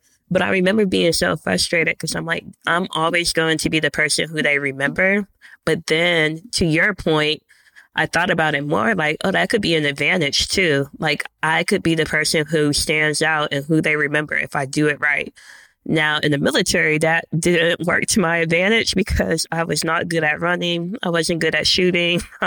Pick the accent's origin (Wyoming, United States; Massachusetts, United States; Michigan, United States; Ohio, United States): Ohio, United States; Canton; We are from Ohio. Lauren grew up in Cleveland. I grew up in Canton.